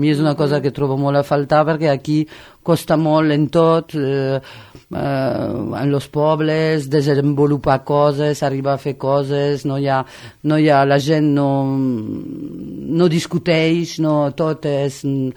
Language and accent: Catalan; La Romieu, Occitania, France; el meu poble de França, es diu La Romieu